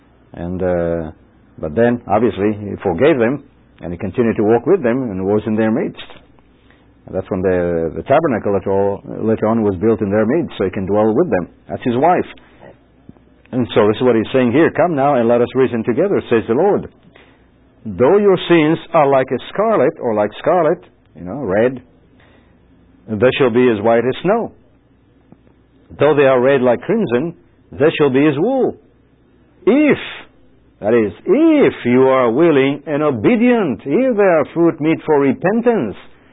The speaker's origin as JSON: {"language": "English", "country": "Israel", "tie": "born or raised there", "said": "I'm a Jew, understand that. I was raised in Israel"}